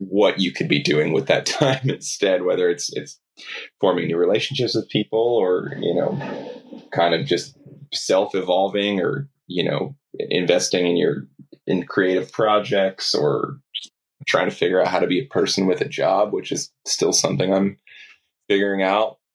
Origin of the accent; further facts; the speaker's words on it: Cleveland, Ohio, United States; now in Philadelphia, United States; I moved from my hometown of Cleveland to Philadelphia